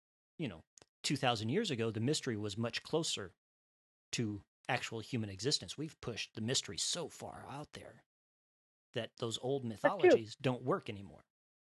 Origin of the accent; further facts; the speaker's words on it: Midwest, United States; So if I were going to write what I knew, it would be about, you know, a guy growing up in the Midwest that was scared of talking to girls.